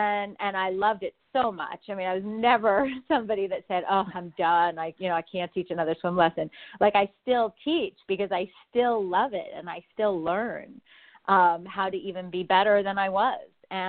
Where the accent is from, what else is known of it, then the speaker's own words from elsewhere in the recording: Montreal, Quebec, Canada; now in California, United States; we moved to California in the 70s, but I'm actually Canadian. I'm from Montreal.